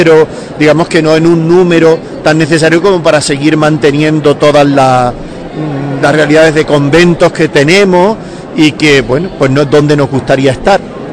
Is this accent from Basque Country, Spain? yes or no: no; Andalusia, Spain; yo, bueno, soy andaluz, vivo en aquí y en Lucena, que es nuestro convento más cercano, llevo ya pues casi 8 años.